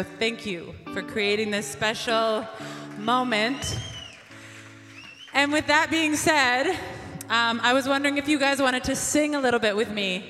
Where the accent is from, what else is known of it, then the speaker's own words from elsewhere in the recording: Vancouver, British Columbia, Canada; We're so happy to be here, and we're from Vancouver, Canada.